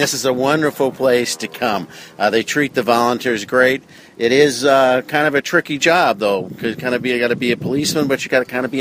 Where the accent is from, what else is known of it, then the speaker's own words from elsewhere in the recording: Dillon, Colorado, United States; I'm from Dillon, Colorado, which is kind of a strange place. Nobody hardly ever hears of it. It's about 70 miles west of Denver, up in the High Rockies.